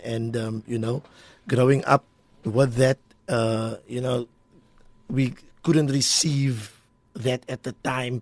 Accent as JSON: {"language": "English", "town": "Mitchells Plain", "region": "Western Cape", "country": "South Africa", "tie": "born or raised there", "said": "So, in a nutshell, I grew up on the Cape Flats in the West Ridge Mitchells Plain and, you know, got hooked on drugs when I was 13 years old."}